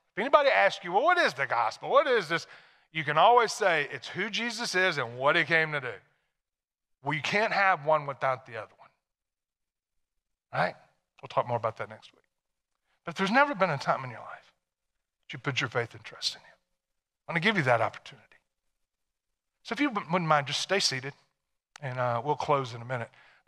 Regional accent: Tennessee, United States; I mean, I was from Tennessee, and the time in which I lived, you went to church, I went to church, I knew the stories.

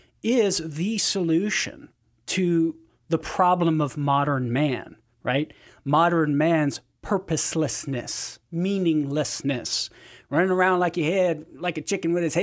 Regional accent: Louisiana, United States; Meh, do I sound like I come from Louisiana, Cher?

